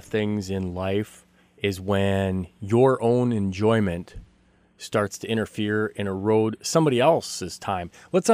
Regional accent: West Fargo, North Dakota, United States; I'm from West Fargo, and I was checking to see if you'd mind if I'd go pheasant hunting back here."

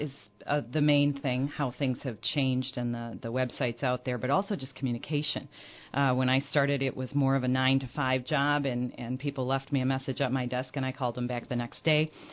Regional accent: Jenison, Michigan, United States; but I grew up in the Jenison area, so I actually do quite a bit in the Hudsonville, Jenison area also.

